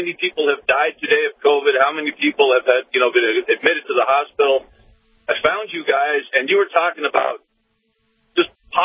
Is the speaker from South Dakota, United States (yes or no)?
no; North Dakota, United States; born there; moved away; I was born in North Dakota. I live in California. I desperately want to come back to North Dakota, but other things are keeping me from doing that.